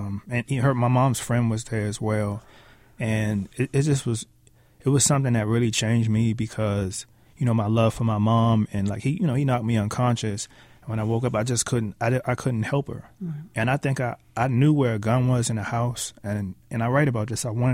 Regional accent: Washington, District of Columbia, United States; Well, I grew up in Washington, D.C., around the late 80s, early 90s

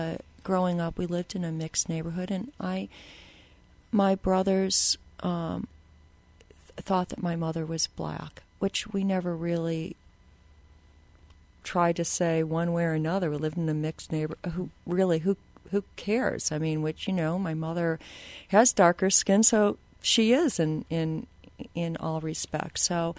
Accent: Chicago, Illinois, United States; I'm from Chicago.

